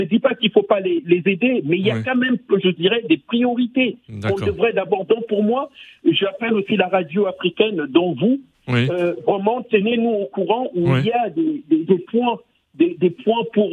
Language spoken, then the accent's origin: French; France; Moi, je suis français d'origine camerounaise.